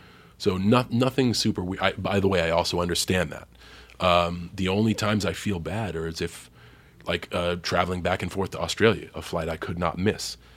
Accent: Boston, Massachusetts, United States; And as a growing up in Boston, you're taught to hate the Yankees.

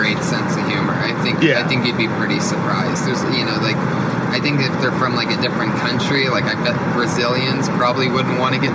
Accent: Youngstown, Ohio, United States; It all started because I'm from Youngstown, Ohio, a tough neighborhood, and I sort of I'm a little guy, so I defended myself with my words.

